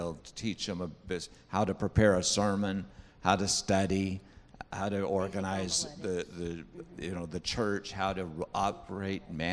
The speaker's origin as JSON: {"language": "English", "region": "California", "country": "United States", "tie": "born or raised there", "said": "I grew up in California in a small little Spanish-speaking church, and that's all I knew."}